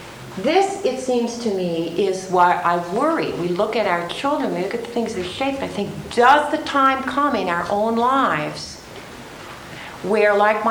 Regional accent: Maryland, United States; moved away as an adult; now in California, United States; I grew up in Maryland and the schools were integrated when I was in ninth grade

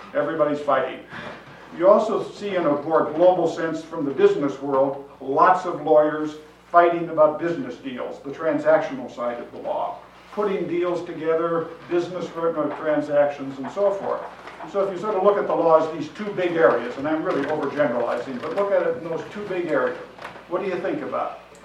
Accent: Minneapolis, Minnesota, United States; I'm from Minneapolis, Minnesota, a first-time Holden visitor. Lutheran by background, targeted to go to St. Olaf, as my whole family did

